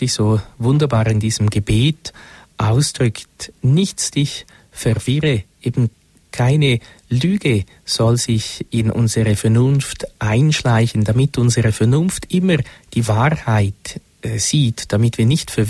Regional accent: Switzerland; Viele Deutsche oder viel mehr Deutsche kennen ihn wahrscheinlich als wir Schweizer.

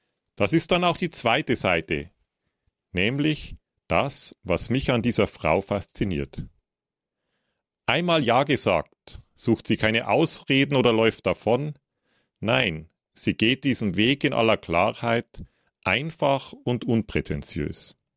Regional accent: Bavaria, Germany; bei uns in Bayern

